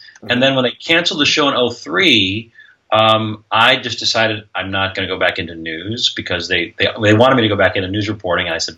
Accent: Minneapolis, Minnesota, United States; also born or lived in Chicago; I moved here from I'm originally from Minneapolis.

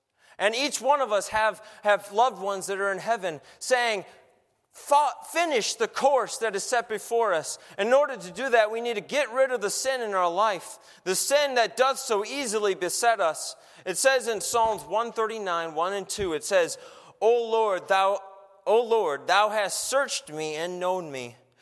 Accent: Minnesota, United States; I grew up in Minnesota and we're pretty patient, right?

